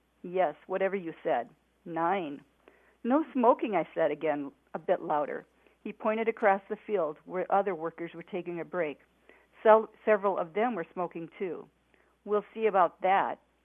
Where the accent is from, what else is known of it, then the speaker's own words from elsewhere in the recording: Mason City, Iowa, United States; I knew about it because we would drive from our home in Mason City to visit our cousins who lived in Bancroft.